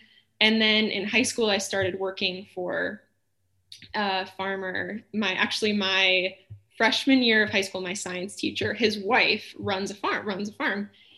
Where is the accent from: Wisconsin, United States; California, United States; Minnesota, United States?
Wisconsin, United States; So I am from Southern Wisconsin. I grew up in a really small town. My dad is a veterinarian, and then both of my uncles who live in Wisconsin are also veterinarians.